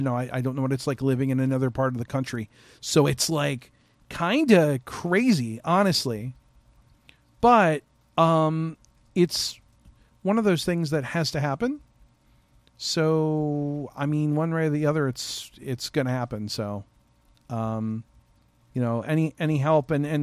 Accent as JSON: {"language": "English", "town": "Chicago", "region": "Illinois", "country": "United States", "tie": "born or raised there", "said": "I grew up in Chicago. I have lived my entire life up until this point in Chicago, so that's my team."}